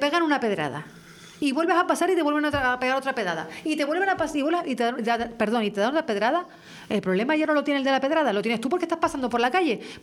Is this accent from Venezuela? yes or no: no; Canary Islands, Spain; porque los canarios bobos no somos.